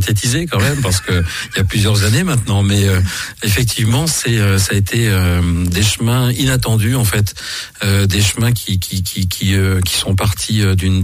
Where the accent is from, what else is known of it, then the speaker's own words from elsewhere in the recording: Auvergne-Rhône-Alpes, France; Moi, je suis originaire de l'Allier, alors dans un petit village qui s'appelle Saint-Léopard-d'Indogy, donc voisin de Le Veurdre.